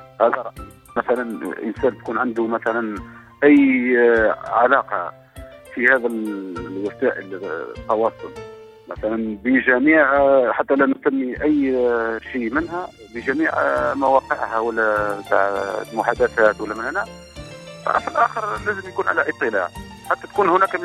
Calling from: Algeria; من الجزائر، من الشرق الجزائري.

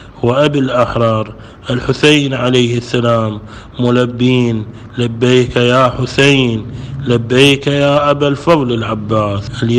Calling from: Karbala, Karbala Governorate, Iraq; وأنا أحييكم من كربلاء المقدسة

